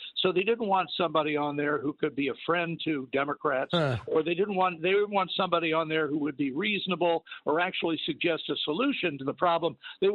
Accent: Washington, District of Columbia, United States; When I was growing up in Washington, D.C., there were socialites who threw parties

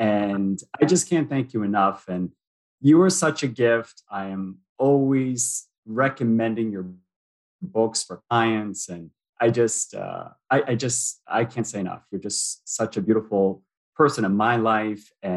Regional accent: United States; now in Toronto, Canada; I'm American, but I live in Toronto.

